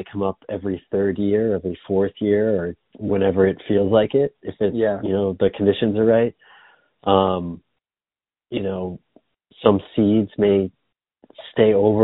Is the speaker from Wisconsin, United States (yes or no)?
no; Massachusetts, United States; You know, I grew up in Massachusetts, but like looking at Western Mass now